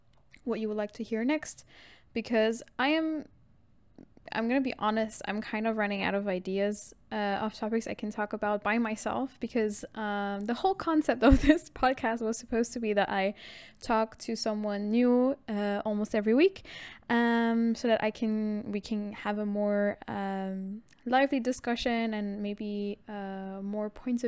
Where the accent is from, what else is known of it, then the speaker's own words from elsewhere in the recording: Germany; I grew up in Germany. I went my entire school life. I went to school in Germany. Never went abroad or anything